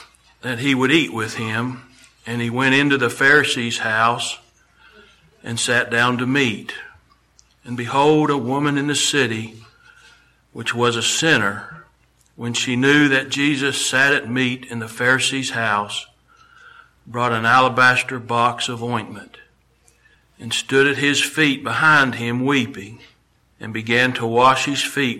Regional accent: West Virginia, United States; Been there one time, and I'm from West Virginia, and I ain't never seen a place like that before.

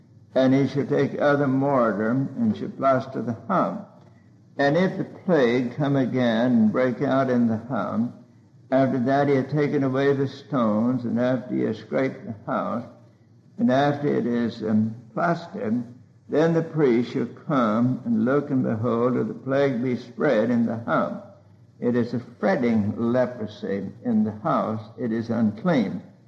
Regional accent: Pigeon Mountain, Arkansas, United States; born there; When I was born on Pigeon Mountain, North Arkansas, we were scared to death of pneumonia.

